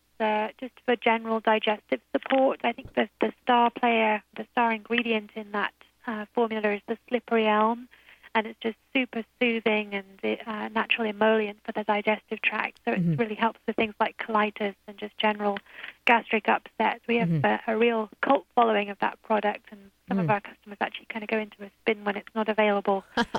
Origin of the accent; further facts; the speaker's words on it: United Kingdom; And it's not just because I'm British